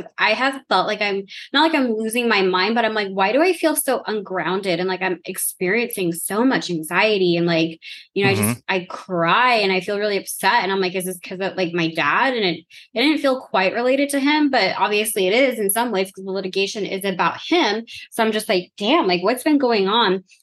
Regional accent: the South, United States; Because like, I'm from the South. What else? I mean, what else does a Southern girl do with her time, right?

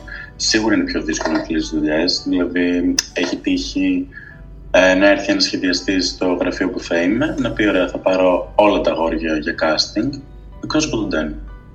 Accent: Xanthi, Eastern Macedonia and Thrace, Greece; now in Athens, Greece; Είμαι 18 χρονών, είμαι από την Ξάνθη, ζω στην Αθήνα πια.

